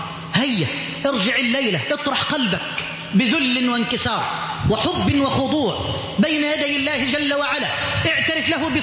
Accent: Egypt; اللهم اجعل بلدنا مصر واحة للأمن والأمان

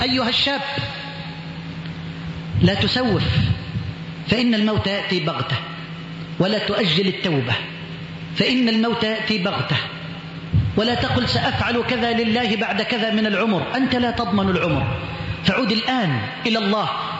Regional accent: Egypt; اللهم اجعل بلدنا مصر واحة للأمن والأمان

